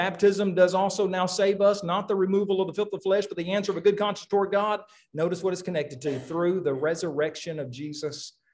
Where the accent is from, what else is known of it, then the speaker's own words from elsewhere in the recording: Oklahoma, United States; I grew up in Oklahoma, so that was the closest team to us, I suppose.